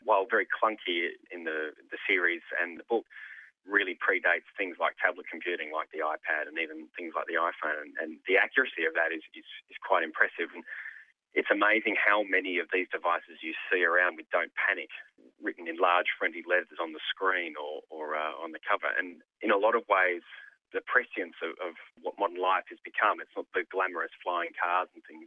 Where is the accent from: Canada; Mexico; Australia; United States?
Australia; Sydney, New South Wales; I'm from Sydney